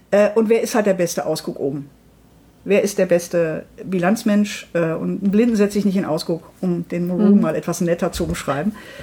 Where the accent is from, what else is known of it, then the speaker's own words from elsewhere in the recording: Dortmund, North Rhine-Westphalia, Germany; Ich komme aus Dortmund.